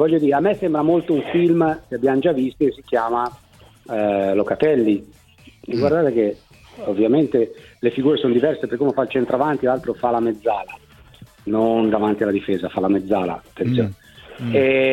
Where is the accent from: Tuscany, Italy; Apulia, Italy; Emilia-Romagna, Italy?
Tuscany, Italy; Florence; io sono Fiorentino